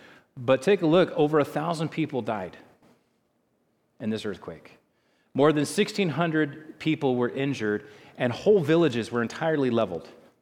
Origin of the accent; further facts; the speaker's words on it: California, United States; Now, as a Californian, I can tell you I have something to say about earthquakes.